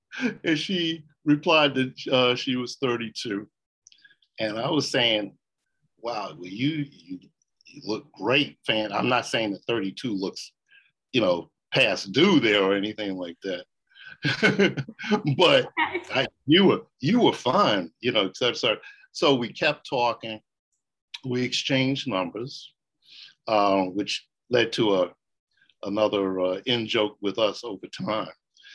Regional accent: New York City, New York, United States; I lived in the Bronx at the time. I'm born and raised in Harlem, but I was driving back to where I was living in the Bronx.

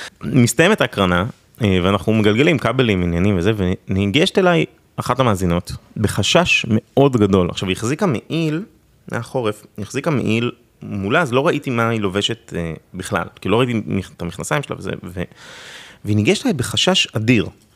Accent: Beit Shemesh, Jerusalem District, Israel; מבית שמש, בתור ילדה הייתי רואה מלא סרטים עם אמא שלי

